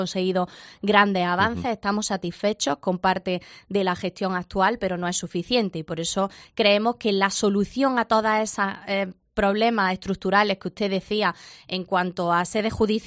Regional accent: Jaén, Andalusia, Spain; lo hice muy comprometida con mi tierra, sabiendo que Jaén tenía muchísimas necesidades

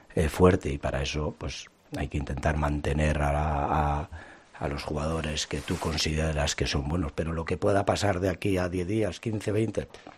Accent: Alicante, Valencian Community, Spain; Soy medio alicantino

